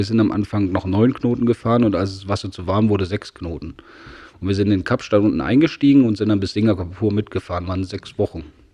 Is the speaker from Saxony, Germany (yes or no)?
yes; Saxony, Germany; ich bin in Sachsen geboren, meine Lehre gemacht. Ja, habe früher Landmaschinen repariert. Ja, hat mich nicht ganz so mehr erfüllt und deswegen hat es mich dann nach Hamburg verschlagen.